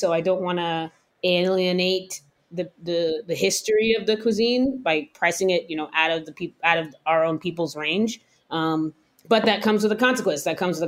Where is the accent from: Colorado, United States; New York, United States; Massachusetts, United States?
New York, United States; born there; also born or lived in New Jersey / Dallas, United States / Baltimore, United States; I was born in New York, and we lived in New Jersey. We lived in Dallas, Texas for a while. I went to high school in Baltimore.